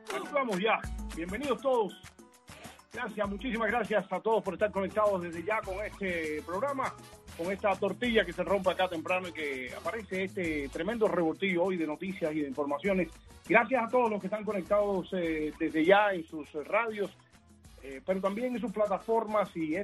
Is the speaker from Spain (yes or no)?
no; Cuba; A mí, como cubano